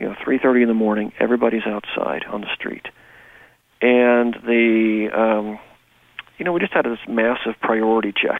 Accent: Midwest, United States; I grew up in the Midwest, and so I've experienced going down to the basement, the cellar for a tornado, thunderstorms, and that kind of thing

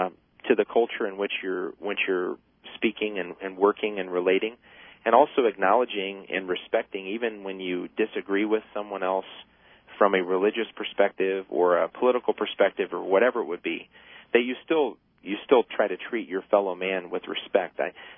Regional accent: Midwest, United States; I'm a Caucasian man of German and Irish descent. I grew up in the Midwest. I was raised in a church, exposed to different denominations in my family upbringing

